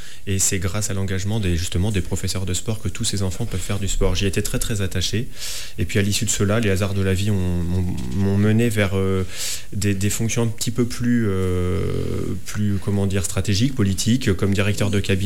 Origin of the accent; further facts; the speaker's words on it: Vivonne, Nouvelle-Aquitaine, France; now in Angoulins, France; picto-charentais pure souche. Mes racines sont vraiment implantées dans le Poitou. Je suis d'un petit village qui s'appelle Vivonne, dans la Vienne.